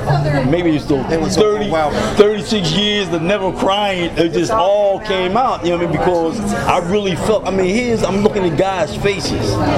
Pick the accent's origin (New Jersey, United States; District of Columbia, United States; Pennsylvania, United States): Pennsylvania, United States; Philadelphia; I grew up in North Philadelphia, came through the fire, steel.